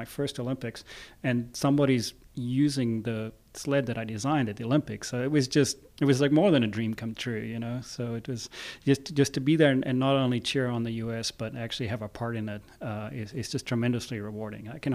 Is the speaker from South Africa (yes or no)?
yes; South Africa; I grew up in South Africa, and it's a very sports crazy country.